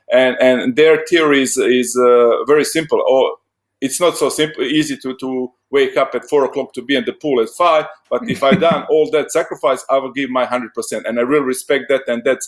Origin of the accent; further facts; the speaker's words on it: Cavtat, Dubrovnik-Neretva County, Croatia; I'm coming from Dubrovnik, actually from Cavtat, one small place like 15 kilometers from Dubrovnik.